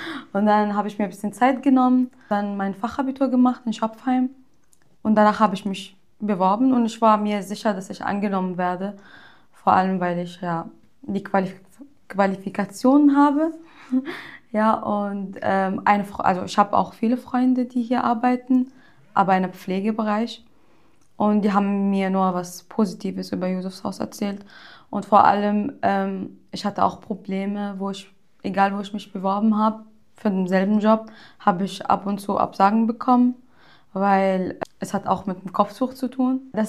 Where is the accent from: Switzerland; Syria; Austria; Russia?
Syria; German is a second language; now in Germany; komme ursprünglich aus Syrien.